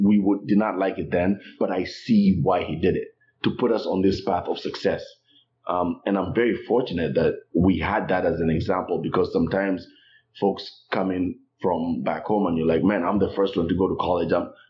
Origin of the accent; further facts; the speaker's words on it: Nairobi, Kenya; when I come from Nairobi, we have running water, we have anything that we can access, internet, what you name it, I mean, electricity.